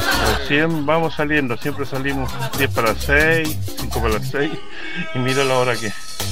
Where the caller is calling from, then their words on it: Temuco, Araucanía, Chile; de Temuco.